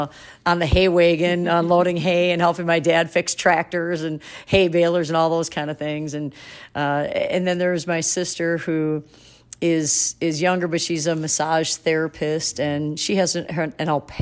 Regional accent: Wisconsin, United States; I grew up in Wisconsin, so a lot of people there had dairy farms.

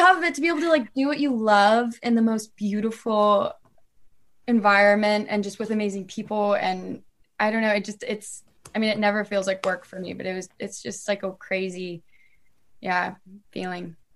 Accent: Florida, United States; I'm from Florida, so I've like seen snow twice in my life too.

